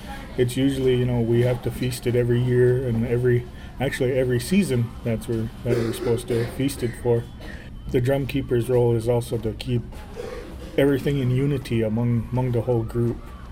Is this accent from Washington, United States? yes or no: no; White Earth Reservation, Minnesota, United States; I'm from the White Earth Reservation. Been a singer, dancer, most part of my life. Come from a singing and dancing family … from the White Earth Nation.